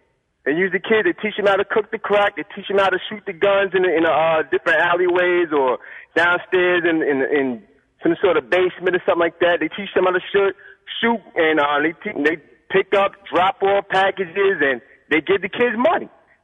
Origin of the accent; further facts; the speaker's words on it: South Jamaica, New York, United States; I'm from South Jamaica, you know, I'm from the whole environment everywhere.